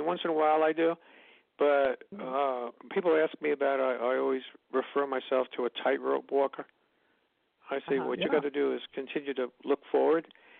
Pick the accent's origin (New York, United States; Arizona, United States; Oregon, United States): New York, United States; My family comes from Philadelphia, where they call it …, but where I grew up in New York, we're known as ….